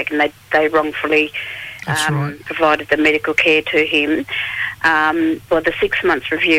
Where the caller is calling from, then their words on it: Perth, Western Australia, Australia; Perth, love.